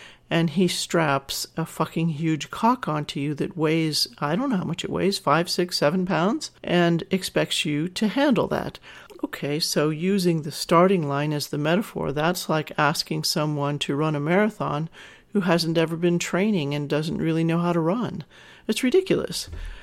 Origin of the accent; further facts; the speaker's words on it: the South, United States; I'm from the South, and I'm shy by nature.